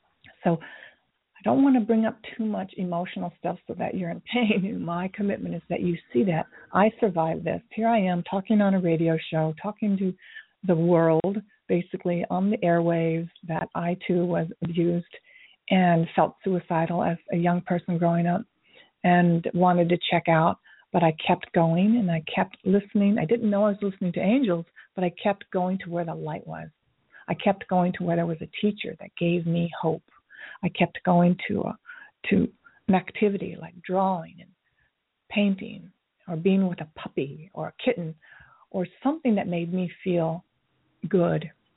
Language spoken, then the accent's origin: English; Tokyo, Japan; You know, I grew up in Tokyo during the Vietnam War, so in the 60s